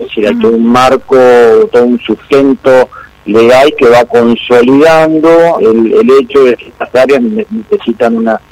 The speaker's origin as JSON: {"language": "Spanish", "region": "Santa Fe", "country": "Argentina", "said": "en su gran mayoría somos todos santafesinos y rosarinos."}